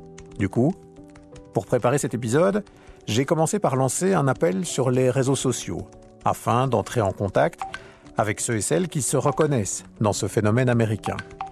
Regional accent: Belgium; Le phénomène observé aux États-Unis est-il identique chez nous en Belgique ?

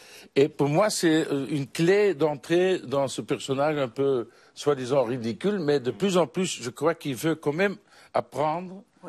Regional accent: Flanders, Belgium; French is a second language; les comédiens de la Wallonie jouent pas chez nous en Flandre et vice-versa.

